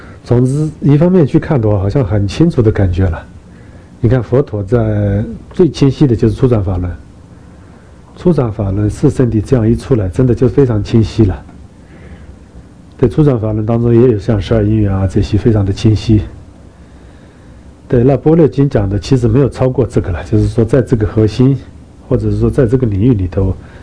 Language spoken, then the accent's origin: Chinese; Kham, China; 像我们家乡也是啊，就是有的人真的是，比方说像父母往生啦什么的，对，就发愿，从康区一直大礼拜到拉萨。